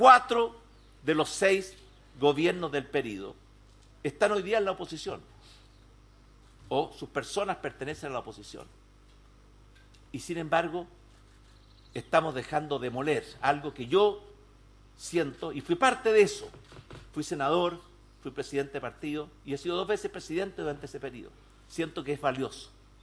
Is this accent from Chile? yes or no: yes; Chile; como presidente de Chile, como chileno